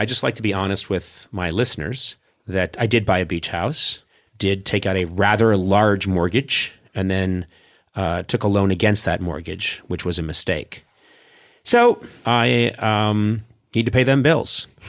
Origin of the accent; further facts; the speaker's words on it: Newton, Massachusetts, United States; I'm from Newton, Mass, and it's all good.